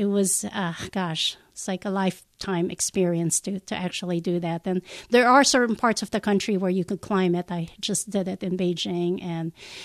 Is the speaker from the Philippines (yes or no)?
yes; Philippines; English is a second language; moved away as an adult; now in California, United States; just growing up in the Philippines and coming to, you know, as an immigrant in California, it was just really hard. I have this awesome degree, math computer application, one of the top schools in the Philippines, De La Salle University.